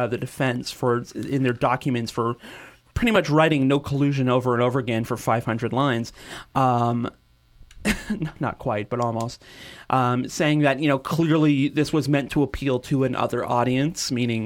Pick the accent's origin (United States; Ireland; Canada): Canada; We're Canadian.